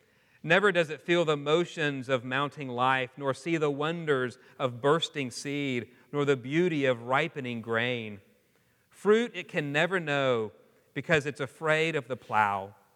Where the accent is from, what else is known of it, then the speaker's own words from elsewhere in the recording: Houston, Texas, United States; I grew up in Houston, so I wasn't around many farms.